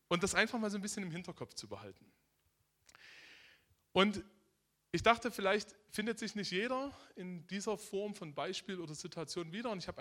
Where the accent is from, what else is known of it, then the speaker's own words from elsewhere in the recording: Aue, Saxony, Germany; Bin aber nicht ursprünglich hier aus der Gegend, sondern man hört es immer noch ein bisschen. Wir kommen aus Sachsen, aus dem Erzgebirge, vielleicht kennt jemand Aue.